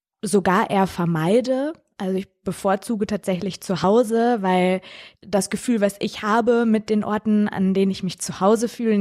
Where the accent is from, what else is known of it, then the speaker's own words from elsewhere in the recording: Germany; born there; Also ich bin in Deutschland geboren, eben in Mal, in der Grimme-Stadt Mal.